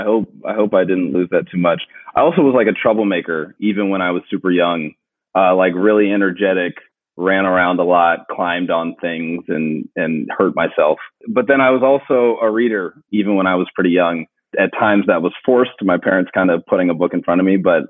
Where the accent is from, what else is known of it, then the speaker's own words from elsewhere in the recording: Philadelphia, Pennsylvania, United States; I mentioned in the book that I grew up in Philly